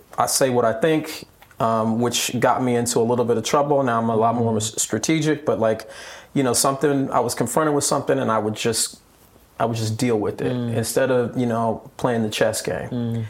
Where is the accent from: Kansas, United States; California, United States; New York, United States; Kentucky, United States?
California, United States; Long Beach; have the cultural identity that was so important to me growing up in Long Beach.